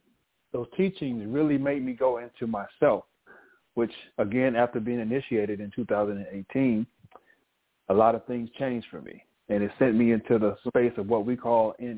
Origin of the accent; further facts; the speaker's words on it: Los Angeles, California, United States; I'm a brother from South Central Los Angeles, born and raised in the midst of all of that stuff.